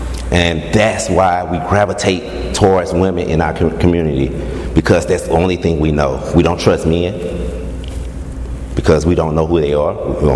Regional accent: East St. Louis, Illinois, United States; I was born in East St. Louis all my life.

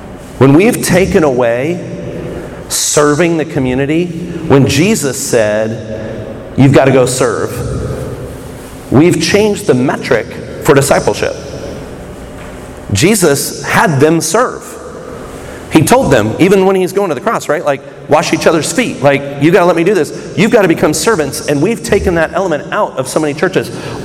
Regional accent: Kansas City, Missouri, United States; So I'm from Kansas City.

